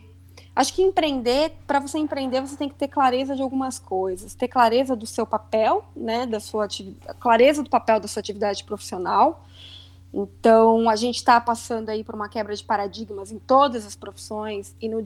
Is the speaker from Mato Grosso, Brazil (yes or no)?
yes; Cuiabá, Mato Grosso, Brazil; Eu não me formei em São Paulo, eu sou de Cuiabá.